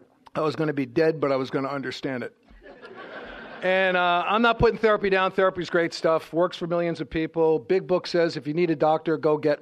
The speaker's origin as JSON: {"language": "English", "town": "Bronx", "region": "New York", "country": "United States", "tie": "born or raised there", "said": "And I grew up in the Bronx to a completely insane family."}